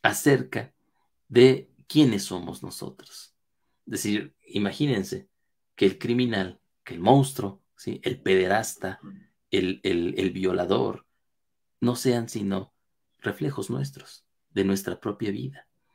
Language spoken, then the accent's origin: Spanish; Mexico; en mi país, en México